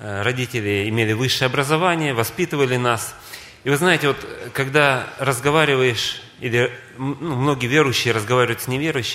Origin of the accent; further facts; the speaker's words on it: Novosibirsk, Novosibirsk Oblast, Russia; я из Новосибирска, как и было представлено